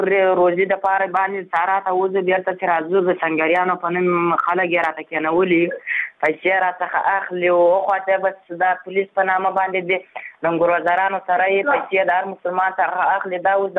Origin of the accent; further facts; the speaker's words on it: Ghazni, Afghanistan; زه د غزني ولایت، … د غزني ولایت یم